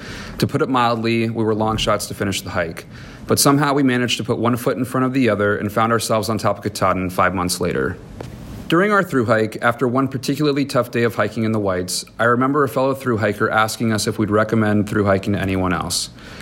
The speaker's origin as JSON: {"language": "English", "town": "Portland", "region": "Maine", "country": "United States", "said": "I'm from Portland, Maine, where I'm a high school social studies teacher and soccer coach"}